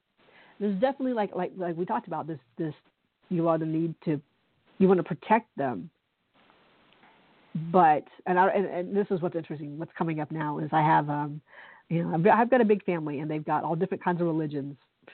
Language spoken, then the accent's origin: English; United States; I'm talking as, you know, a 45-year-old woman growing up in America and seeing the things that I've seen.